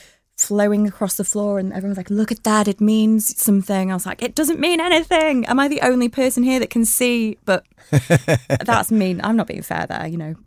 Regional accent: Blackburn, North West England, United Kingdom; now in Manchester, United Kingdom; When I came to Manchester from Blackburn is where I'm from and it's always going to be home

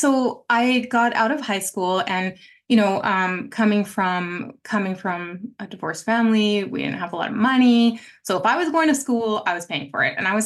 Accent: Stony Plain, Alberta, Canada; Ended up living in the country for a little while as I grew up in Stony Plain, for people listening in Stony Plain, spent some time on a farm, did all that kind of stuff.

